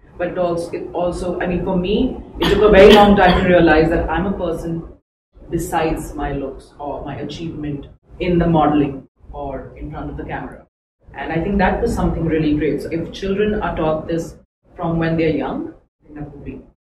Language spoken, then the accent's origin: English; India; also born or lived in Mumbai; Okay, so I'm from India, and I started modeling at a very young age because every girl dreams of being Miss India.